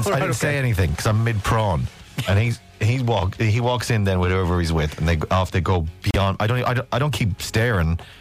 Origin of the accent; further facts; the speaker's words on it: Ireland; And because I'm Irish, I've got that thick pride of like, no